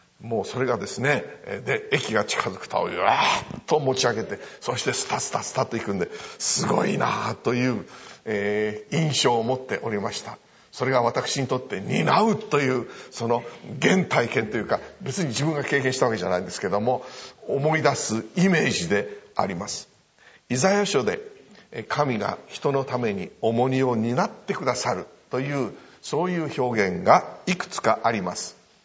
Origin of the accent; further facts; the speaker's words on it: Funabashi, Chiba, Japan; 私は千葉県の船橋というところで生まれ育ちました。学校が千葉でありましたので毎日京成電車に乗って通っておりました。